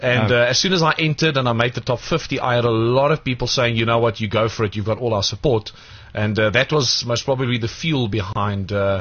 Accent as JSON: {"language": "English", "town": "Pretoria", "region": "Gauteng", "country": "South Africa", "tie": "born or raised there", "also_born_or_lived": "Akerhof", "said": "in my younger days, I spent about 99% of my years in Pretoria. When I say to people I was born in Akerhof, they've got no idea where it is."}